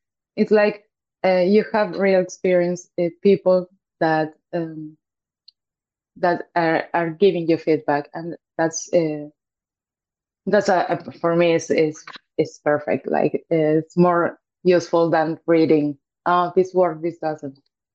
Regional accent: Uruguay; Because I'm from Uruguay.

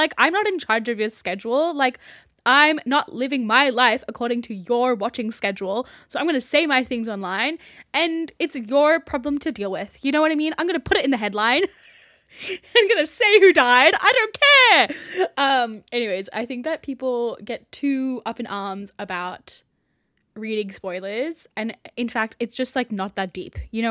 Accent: Gold Coast, Queensland, Australia; Like, yeah, because we grew up on the Gold Coast.

